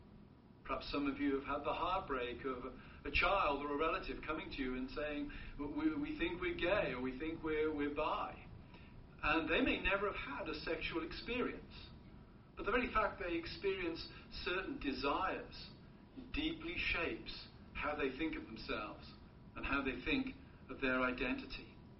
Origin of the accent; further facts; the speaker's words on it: United Kingdom; I remember growing up in Britain in the 1980s